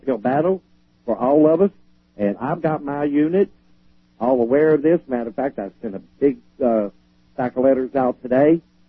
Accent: Pennsylvania, United States; I have to fight what's in my home state right now.

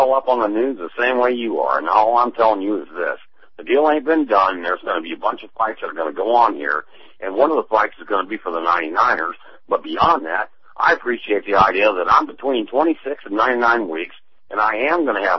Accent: United States; I'm an American veteran, 51 years old, who went to construction because I figured they couldn't send the buildings out of the country

